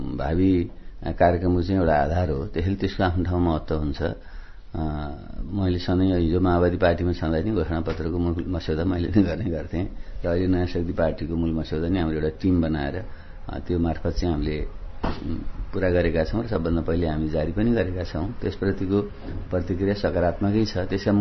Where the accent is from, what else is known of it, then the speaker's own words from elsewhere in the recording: Gorkha, Gandaki Province, Nepal; गोर्खामा म अपरिचित नाम होइन, म यहीँ जन्मेको हुर्केको कर्मथल यहीँ बनाएको